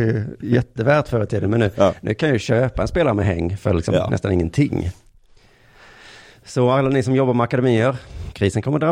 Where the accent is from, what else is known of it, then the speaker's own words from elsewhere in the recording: Sweden; Det låter inte för mig som dum svensk som att det skulle vara ett dåligt område.